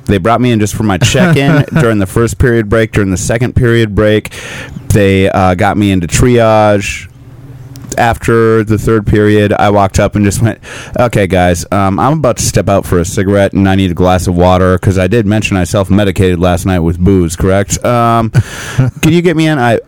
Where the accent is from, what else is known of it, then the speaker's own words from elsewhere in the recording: Minnesota, United States; Turning on the air conditioning in March kind of throws it off a little bit, being a Minnesotan.